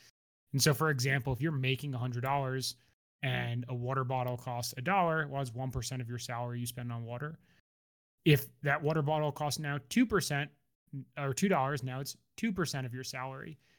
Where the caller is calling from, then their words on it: New York, United States; Yeah, New York. Got a finger on the pulse here in the heart of finance.